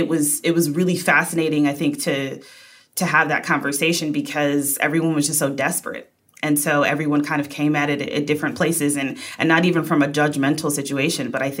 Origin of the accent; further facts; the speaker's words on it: Wisconsin, United States; now in New York, United States; No, I'm from Wisconsin.